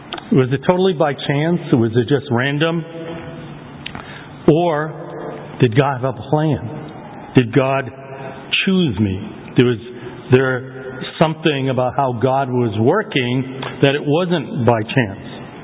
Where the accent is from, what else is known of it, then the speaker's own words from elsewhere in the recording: Cambridge, Massachusetts, United States; I grew up in Cambridge before it became an expensive place to live. My parents were hard-working immigrants from Toisan province in China.